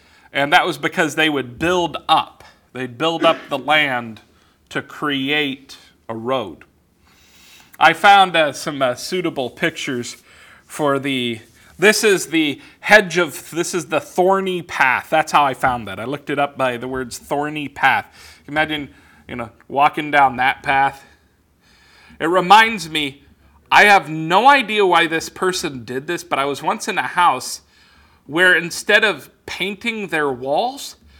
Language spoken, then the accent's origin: English; Los Angeles, California, United States; I grew up in Los Angeles. The roads don't do that every year.